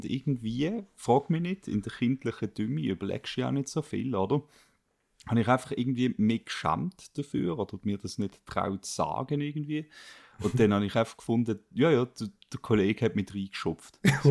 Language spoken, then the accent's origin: German; Switzerland; dort, wo ich aufgewachsen bin, wo du einfach immer hast können trinken. In der Schweiz kannst du aus den Brunnen trinken.